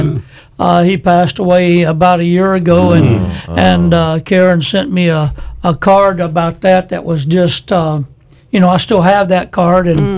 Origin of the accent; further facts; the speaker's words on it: Rome, Georgia, United States; we retired to Rome, Georgia, my hometown, up in northwest Georgia.